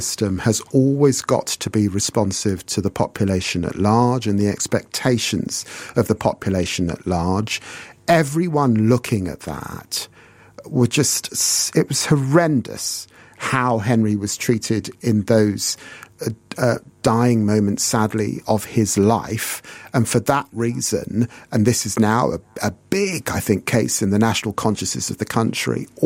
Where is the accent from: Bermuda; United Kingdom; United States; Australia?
United Kingdom; England; I'm very proud of my African descent. I'm hugely proud of being English, of being a Black Briton, of being a Christian.